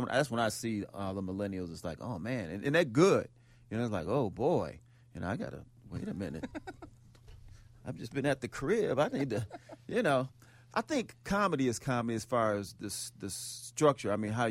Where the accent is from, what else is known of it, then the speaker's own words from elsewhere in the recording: Chicago, Illinois, United States; I'm a Chicagoan, so I'm mostly here unless there's gigs going on.